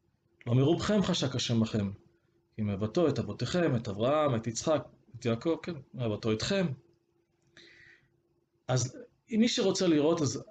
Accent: Beersheba, Southern District, Israel; born there; זה לא אומר שאני נולדתי במרוקו. זה אומר רק שאני ממוצא מרוקאי. אני נולדתי בסורוקה, בבאר שבע, אבל לא נולדתי במרוקו.

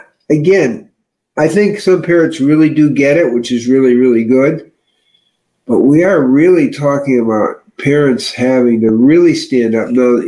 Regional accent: Chicago, Illinois, United States; Are you familiar with that? I'm from Chicago, that's why.

